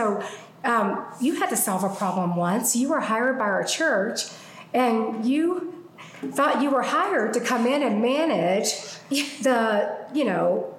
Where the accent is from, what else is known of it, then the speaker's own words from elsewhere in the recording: Alabama, United States; Yeah, so I'm from Alabama. We just say the house of paper.